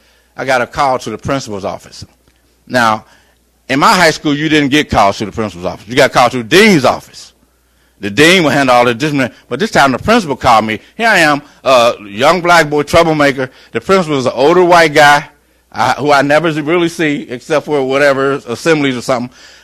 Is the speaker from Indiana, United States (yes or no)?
yes; Indianapolis, Indiana, United States; moved away as an adult; now in Augusta, United States; I end up deciding to leave almost overnight to come down here to Augusta. I'm from Indianapolis.